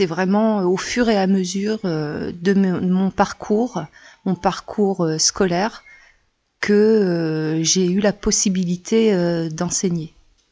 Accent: France; je suis originaire du CRU. Je suis originaire des Trois-Villes-Sœurs.

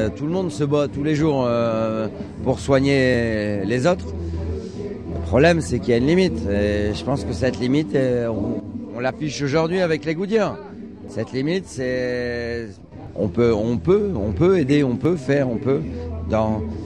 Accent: Hauts-de-France, France; Ceci dit, moi je suis du Nord. Heureusement, dans le Nord, il n'y a pas encore trop d'entreprises privées.

